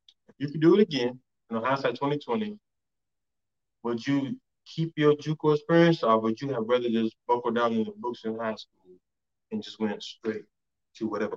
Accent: Orangeburg, South Carolina, United States; also born or lived in Bowman; I'm from Orangeburg, but I spent time shout out to Bowman too, but going to Bowman get mad when I spent my younger years in Bowman, older years in Orangeburg.

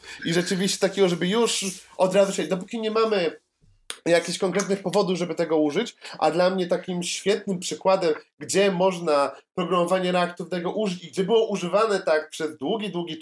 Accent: Kraków, Lesser Poland, Poland; jestem z Krakowa, także temat jest mi bardzo bliski.

